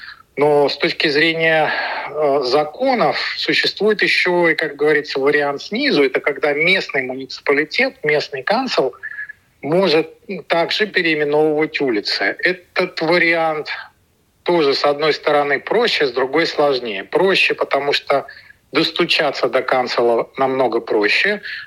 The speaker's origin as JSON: {"language": "Russian", "town": "Sydney", "region": "New South Wales", "country": "Australia", "said": "я из Сиднея."}